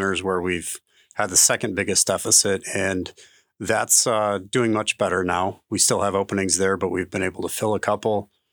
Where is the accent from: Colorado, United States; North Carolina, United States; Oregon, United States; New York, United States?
Colorado, United States; Well, I grew up in Colorado.